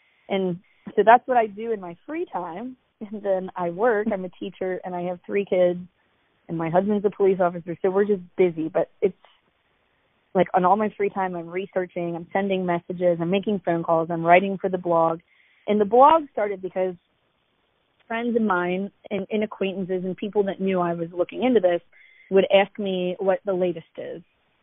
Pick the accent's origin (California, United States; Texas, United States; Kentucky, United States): Kentucky, United States; So I grew up here in Northern Kentucky. I still live here.